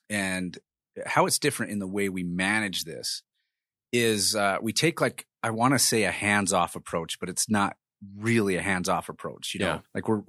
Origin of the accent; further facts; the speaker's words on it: Salt Lake City, Utah, United States; You know, you've got these large urban sprawls and which is where I grew up. I grew up in Salt Lake City.